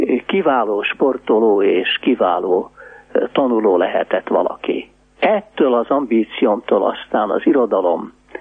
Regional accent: Budapest, Hungary; A külső angyalföldön születtem, és ott nőttem fel.

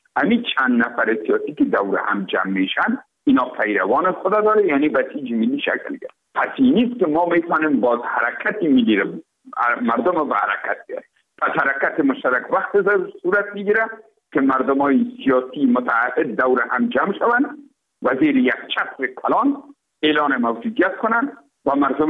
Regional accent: Afghanistan; ما افغان هستیم.

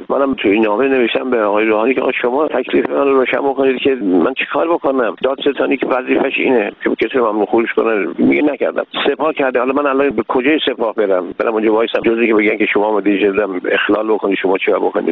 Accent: Iran; من یه ایرانی هستم

